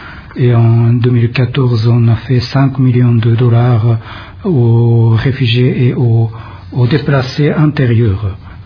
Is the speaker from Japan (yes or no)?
yes; Japan; born there; French is a second language; la rivière de Ubangi a été tellement belle, qui ressemble vraiment à mon pays natal